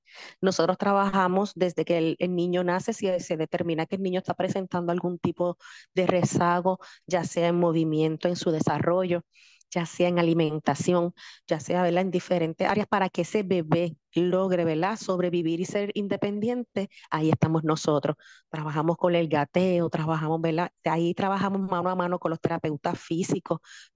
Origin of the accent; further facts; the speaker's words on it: Cidra, Puerto Rico; Yo soy del pueblo de Sidra.